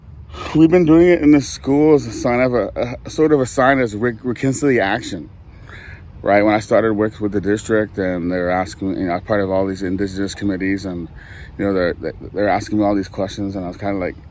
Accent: Vancouver, British Columbia, Canada; Yeah, I grew up East Vancouver, went to Britannia Elementary and Secondary, grad 96.

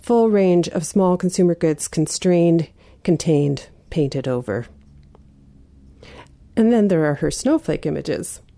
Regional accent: Washington, District of Columbia, United States; brought me immediately back to the voices of women I remember from when I was a little girl growing up in Washington, D.C.

